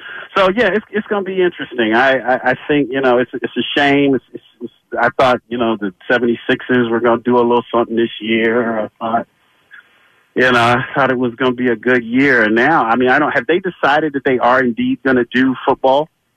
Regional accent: Atlanta, Georgia, United States; I'm from Atlanta originally.

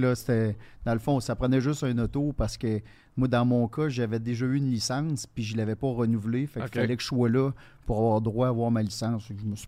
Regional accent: Quebec City, Quebec, Canada; Moi, je suis originaire de Québec

